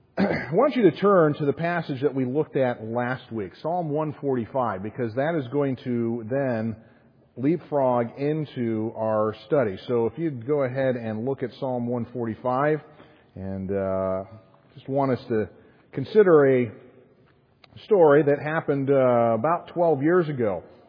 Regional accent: Chicago, Illinois, United States; As a Chicagoan, it shocked me that she was able to shut down Michigan Avenue for a day

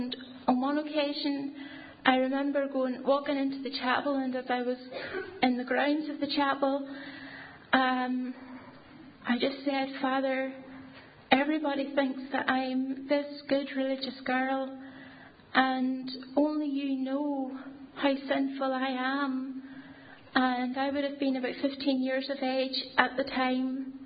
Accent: Ballymena, Northern Ireland, United Kingdom; I am from Ballymena, and I grew up in this town in a Roman Catholic home.

